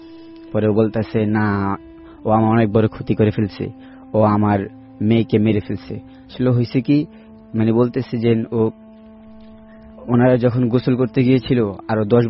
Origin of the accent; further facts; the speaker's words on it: Mohammadpur, Dhaka Division, Bangladesh; আমি মোহাম্মদপুর থেকে আসছি।